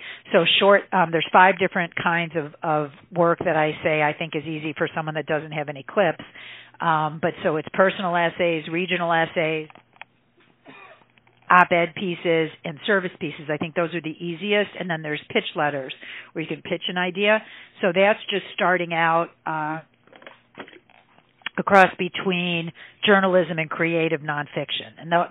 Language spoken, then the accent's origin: English; Michigan, United States; what was it like growing up in Michigan with a doctor father having a normal family and a normal life?